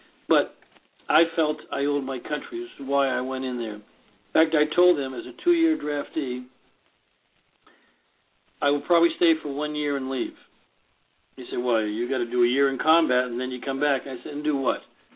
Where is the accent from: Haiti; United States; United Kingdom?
United States; I felt, though, that as an American, we have a problem. We're overseas.